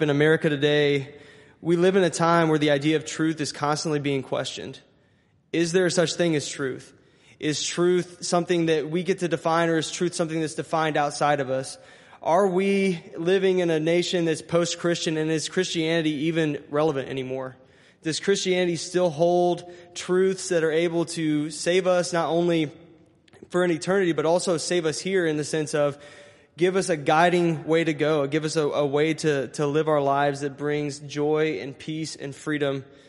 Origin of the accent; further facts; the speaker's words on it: Linton, United States; now in Columbus, United States; I grew up here in Linton. I am a certified Linton Minor alum, so minor pride.